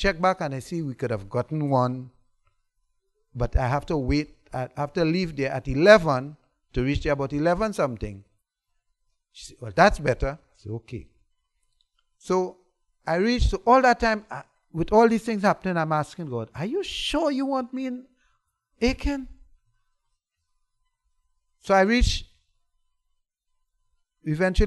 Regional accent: Trinidad & Tobago; I'm from Trinidad, so you have to multiply that by 7.

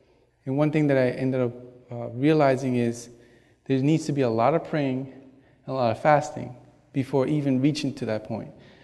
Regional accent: Rhode Island, United States; I grew up north in Rhode Island, and it's one of most the atheistic places in the country.

